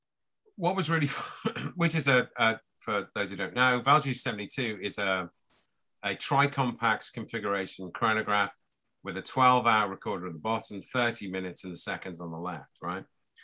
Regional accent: Liverpool, North West England, United Kingdom; I'm from Liverpool. It's about 40 miles where I'm from. So we speak the same kind of language.

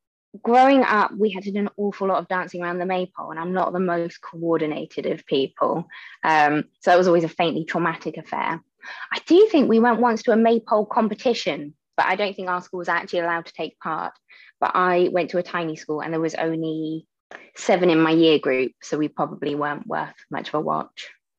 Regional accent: Cranmore, South West England, United Kingdom; I was born at home in Cranmore, so I count myself as Somerset born and bred

